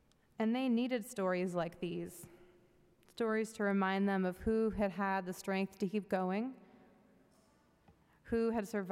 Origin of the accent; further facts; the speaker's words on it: Oakdale, California, United States; also born or lived in Modesto; I grew up in the San Joaquin Valley in Northern California on 4 acres outside of a small town called Oakdale. And right before I started middle school, my family moved out there from a large suburb called Modesto, where most of my extended family lived.